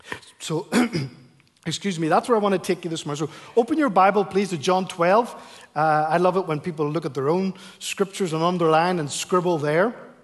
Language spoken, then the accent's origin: English; Ireland; And I'm Irish, so blood does boil in my veins.